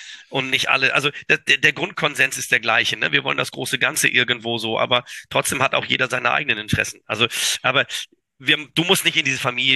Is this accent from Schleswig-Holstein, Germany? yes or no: yes; Kiel, Schleswig-Holstein, Germany; now in Düsseldorf, Germany